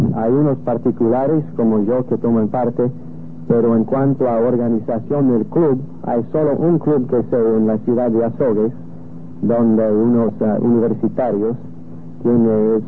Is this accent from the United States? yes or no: yes; United States; Spanish is a second language; En Norteamérica estamos más o menos de por medio, yo soy norteamericano.